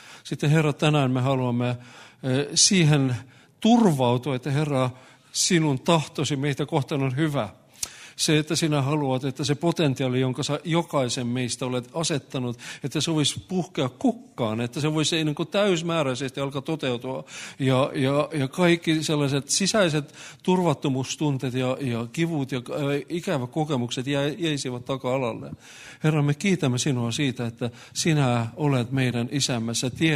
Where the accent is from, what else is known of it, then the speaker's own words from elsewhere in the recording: Estonia; now in Finland; olen tämän seurakunnan pastori. Olen Virosta kotoisin, olen tässä ollut töissä viimeiset 26 vuotta